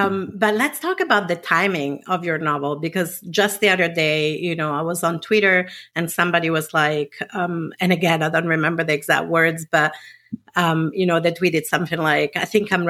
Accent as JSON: {"language": "English", "country": "Italy", "second_language": "English", "lives_now": "United States", "said": "where I'm located now, the US, my home country of Italy"}